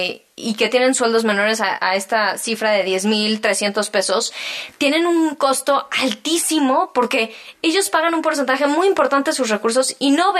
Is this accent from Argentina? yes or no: no; Mexico; el bienestar y la calidad de vida que tenemos como mexicanos